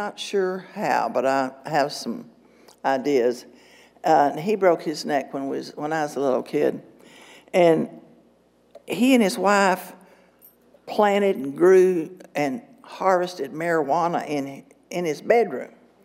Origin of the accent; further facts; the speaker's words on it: Lubbock, Texas, United States; born there; I was born in Lubbock, Texas. Go Texas Tech, Final Four.